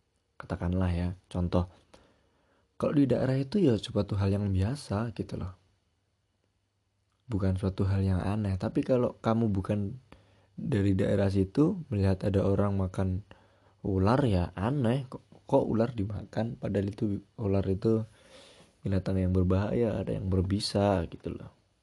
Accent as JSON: {"language": "Indonesian", "region": "Java", "country": "Indonesia", "accent": "Javanese (medok)", "said": "Ya bagaimanapun saya ini juga orang Jawa ya. Makanya kadang kalau saya ngomong ini ada medok-medoknya gimana."}